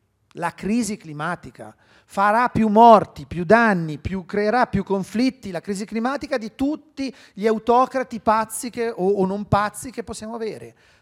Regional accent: Lombardy, Italy; Io sono brianzolo, i danni contano.

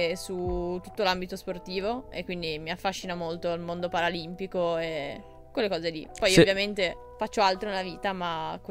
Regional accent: Genoa, Liguria, Italy; E io sono di Genova, i miei stanno a Genova.

